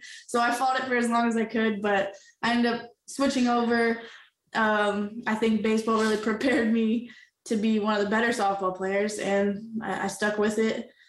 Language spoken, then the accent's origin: English; Delaware, United States; But my plans pre-Logan were to go back to Delaware and my home state. And I was going to coach. I was going to do some stuff with my high school.